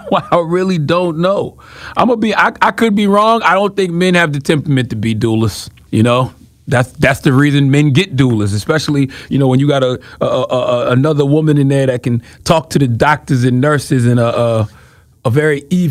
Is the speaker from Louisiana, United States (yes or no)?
no; Mount Corner, South Carolina, United States; I grew up in Mount Corner, South Carolina, and we always went to Myrtle Beach because Myrtle Beach had Black Bike Weekend.